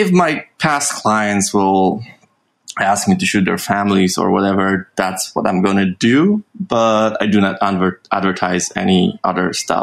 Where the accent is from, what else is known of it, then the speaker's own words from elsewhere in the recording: Warsaw, Masovian Voivodeship, Poland; English is a second language; I was born and raised in Warsaw, so that's the capital of Poland.